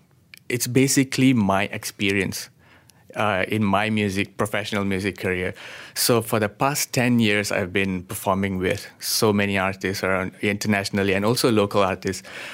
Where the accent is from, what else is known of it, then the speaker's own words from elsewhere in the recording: Malaysia; Being a Malaysian Indian, it's I'm very into traditional Indian music.